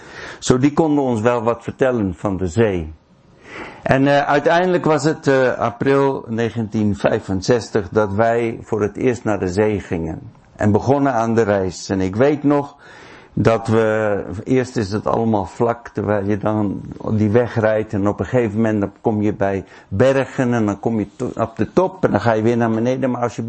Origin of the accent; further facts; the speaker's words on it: Pretoria, Gauteng, South Africa; wij zijn opgegroeid, geboren en getogen in Zuid-Afrika. En wij woonden in Pretoria, als kind ben ik daar opgegroeid.